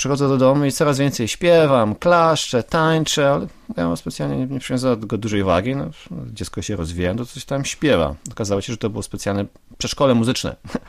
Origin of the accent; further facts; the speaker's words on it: Silesian Voivodeship, Poland; jestem Ślązakiem i mówię po śląsku